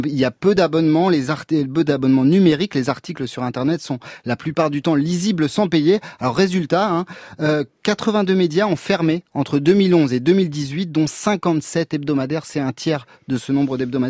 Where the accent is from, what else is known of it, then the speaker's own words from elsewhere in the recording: France; chez nous en France.